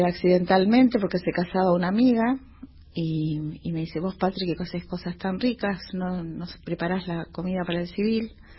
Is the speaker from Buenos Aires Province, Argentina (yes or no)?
yes; San Justo, Buenos Aires Province, Argentina; Soy de Buenos Aires, de la zona este. Nací en San Justo.